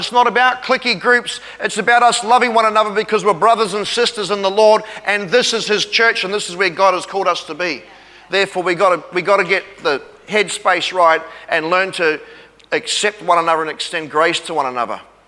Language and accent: English; New Zealand; And when I grew up in New Zealand, I grew up with some of the worst people. Some of the toughest people. Knew some of the meanest people, I guess you would say. Hardcore people.